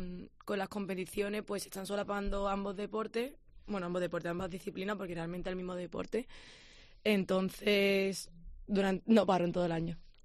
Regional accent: Málaga, Andalusia, Spain; De Málaga.

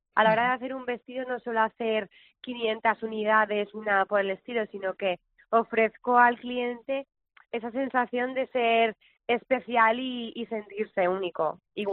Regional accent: Torrijos de la Cañada, Castilla-La Mancha, Spain; Igual que en mi pueblo, en Torrijos de la Cañada, este agosto pasado hice un desfile

